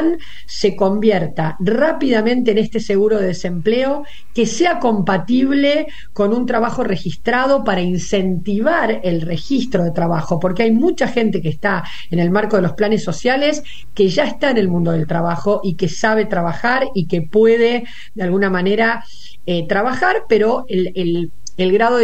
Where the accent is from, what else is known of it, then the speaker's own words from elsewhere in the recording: Argentina; de todo de lo que hemos transitado todos como argentinos durante los últimos años.